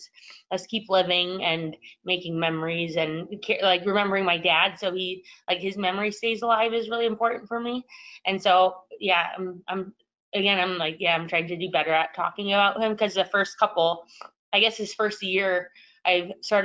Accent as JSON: {"language": "English", "region": "Alaska", "country": "United States", "tie": "born or raised there", "said": "And I wouldn't be who I am without Unicle and without growing up in Alaska and my parents, who are just so unbelievably supportive."}